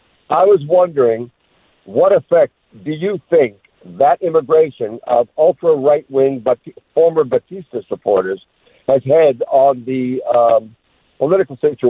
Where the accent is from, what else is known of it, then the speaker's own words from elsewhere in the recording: Trumansburg, New York, United States; Yeah, I'm from the Trimblesburg, but I'm driving to Penyan to count votes